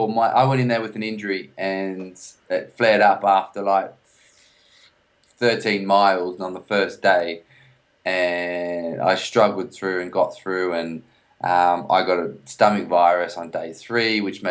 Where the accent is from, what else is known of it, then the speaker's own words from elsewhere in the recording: Australia; now in London, United Kingdom; I am Australian.